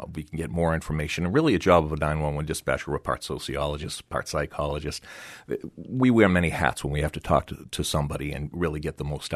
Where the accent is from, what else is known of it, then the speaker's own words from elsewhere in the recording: Boston, Massachusetts, United States; I'm from the Boston area, so I absolutely know what you're talking about.